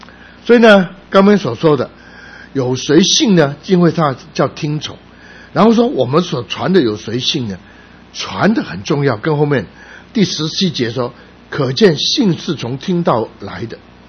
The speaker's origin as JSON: {"language": "Chinese", "town": "Guangzhou", "region": "Guangdong", "country": "China", "tie": "born or raised there", "said": "我在广州长这么大"}